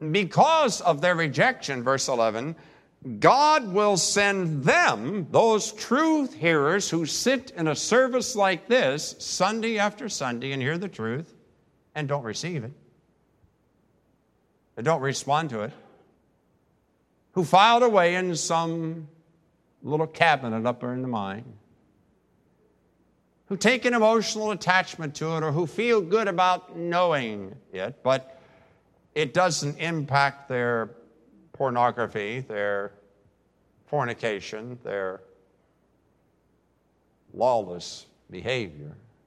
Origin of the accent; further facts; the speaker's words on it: West Virginia, United States; I'm from West Virginia. I'm very gullible.